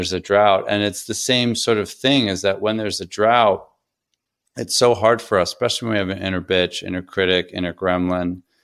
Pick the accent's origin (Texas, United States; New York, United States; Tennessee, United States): New York, United States; I'm Sicilian. I'm from Long Island.